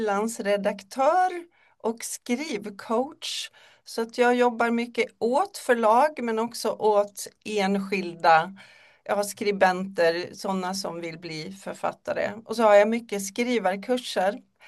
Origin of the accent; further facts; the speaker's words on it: Mora, Dalarna County, Sweden; now in Örebro, Sweden; Om det hörs något litet sjung när jag pratar ibland så kommer det från Mora i Dalarna där jag är född och uppväxt. Men jag bor alltså i Örebro sedan väldigt många år tillbaka.